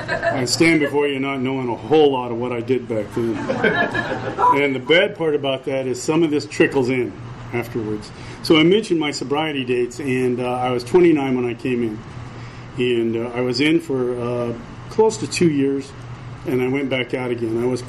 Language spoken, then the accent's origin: English; Salt Lake City, Utah, United States; I was born in Salt Lake City, Utah. Spent my first 37 years there, some of them as a Mormon.